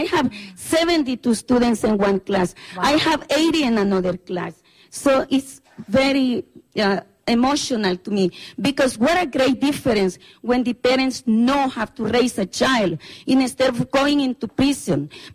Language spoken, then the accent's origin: English; El Salvador; English is a second language; It's okay in my country. I came from El Salvador when we have a war, a civil war, to make things different.